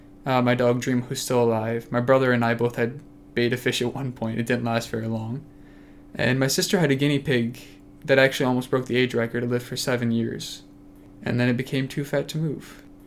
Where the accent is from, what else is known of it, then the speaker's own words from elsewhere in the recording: Commerce Township, Michigan, United States; I grew up in Commerce Township, I lived right on the border of like Commerce Township and Milford. So it's kind of in the middle between two smaller suburban city areas and a lot of farmland.